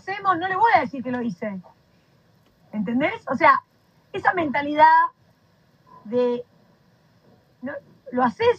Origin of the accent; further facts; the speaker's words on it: Argentina; porque yo soy de Argentina, tengo un montón de cosas argentinas.